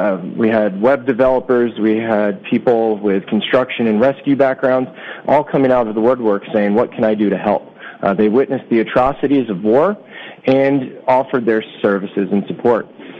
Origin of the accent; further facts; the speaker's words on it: New Jersey, United States; I'm from New Jersey originally, but so living across in PA, that's where we're from.